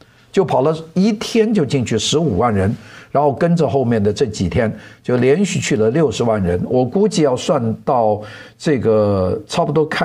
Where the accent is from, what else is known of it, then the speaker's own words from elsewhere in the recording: Guangdong, China; 也就是我们广东人给腾仔